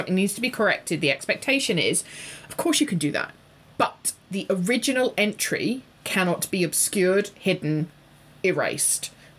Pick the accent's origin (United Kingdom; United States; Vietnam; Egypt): United Kingdom; England; Because I, as an English person, would write the date, the day, and then the month in numbers